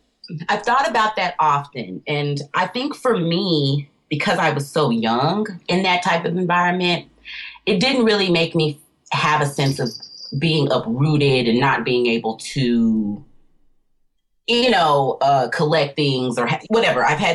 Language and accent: English; Virginia, United States; growing up in Virginia, having wonderful, easy access to forests and caves and hiking